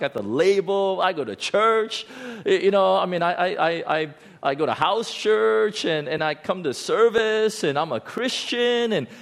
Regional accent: United States; now in Hong Kong; I come from the United States where if you start doing that, you got a big trouble.

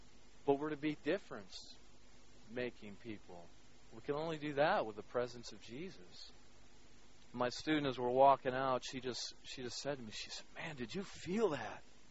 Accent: United States; I grew up in the States.

